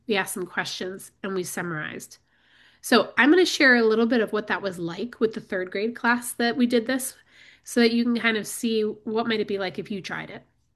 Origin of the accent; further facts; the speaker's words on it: Chicago, Illinois, United States; And one thing you should know about me is my hometown is Chicago.